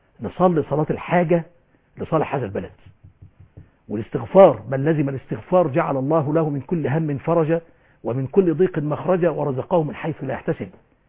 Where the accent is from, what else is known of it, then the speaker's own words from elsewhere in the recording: Egypt; بلدنا مصر